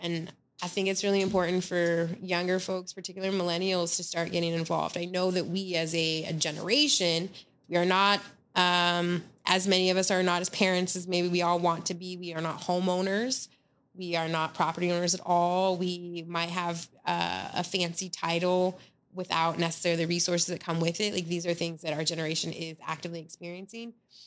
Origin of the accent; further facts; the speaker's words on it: Portland, Oregon, United States; because I grew up in Portland. And there's that, like being a long time forever resident. I have left and come back.